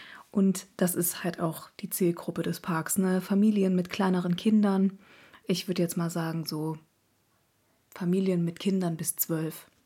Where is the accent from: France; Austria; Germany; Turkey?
Germany; Eifel; die Eifel bleibt in meinem Herzen, das ist meine Heimat.